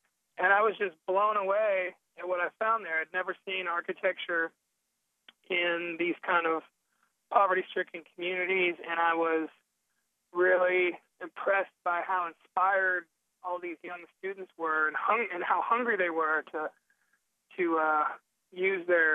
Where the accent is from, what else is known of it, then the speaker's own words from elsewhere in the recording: Houston, Texas, United States; and I grew up in Houston. I didn't grow up in Mississippi